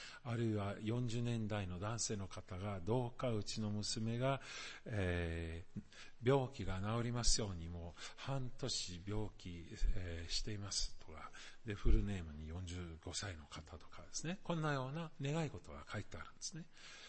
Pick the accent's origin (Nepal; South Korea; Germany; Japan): Germany; Japanese is a second language; ここはドイツ人としてちょっとわからないところが一つあるんですけど